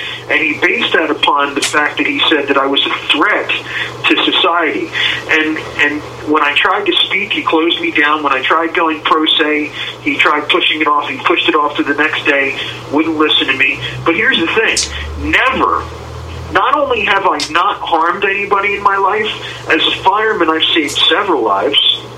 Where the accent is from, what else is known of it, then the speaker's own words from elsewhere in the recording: Williamstown, New Jersey, United States; I'm from Williamstown originally, halfway between Atlantic City and Philadelphia.